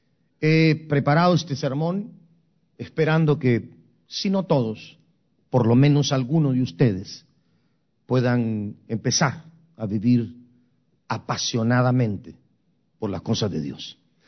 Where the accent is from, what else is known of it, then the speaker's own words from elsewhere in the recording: Guatemala; now in San Francisco, United States; hace 41 años, yo salí de Guatemala. Tengo 41 años de haber venido de Guatemala. Salí el 13 de febrero de 1982.